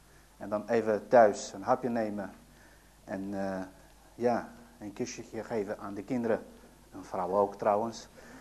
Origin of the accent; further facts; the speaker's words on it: Algeria; now in Netherlands; Ik ben Algerijn, ik ben tot de bekering in Algerije gekomen.